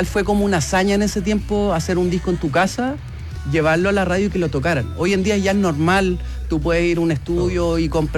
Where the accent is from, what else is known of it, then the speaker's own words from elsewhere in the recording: San Carlos, Ñuble, Chile; nosotros somos de San Carlos, ¿cachai?